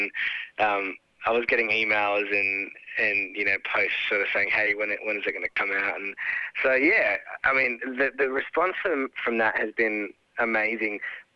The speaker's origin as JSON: {"language": "English", "town": "Adelaide", "region": "South Australia", "country": "Australia", "tie": "born or raised there", "moved": "yes", "said": "I grew up in Adelaide, so I didn't get to sing a lot of R&B while I was over there."}